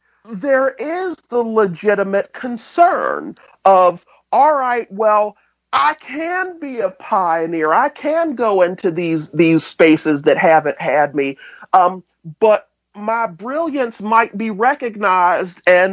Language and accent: English; Pittsburgh, Pennsylvania, United States; I come from Pittsburgh. The Pulitzer Prize winning playwright August Wilson wrote all his plays about my neighborhood that I grew up